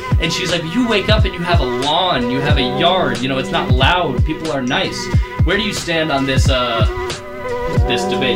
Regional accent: Michigan, United States; I'm from Michigan, so I didn't even, like, know what beer was until I was 18.

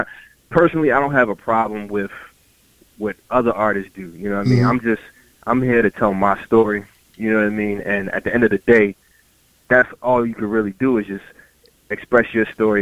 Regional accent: Baltimore, Maryland, United States; Yeah, man, I am from Baltimore.

